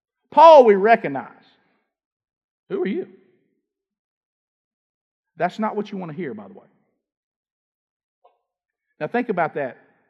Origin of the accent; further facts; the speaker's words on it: Alabama, United States; So I found a Bible, because I'm from Alabama.